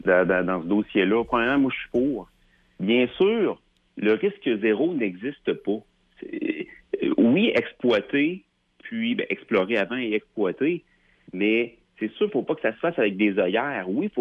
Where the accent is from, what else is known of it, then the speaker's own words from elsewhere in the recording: Lévis, Quebec, Canada; Je suis de Lévis à France-Canada, le Léoduc.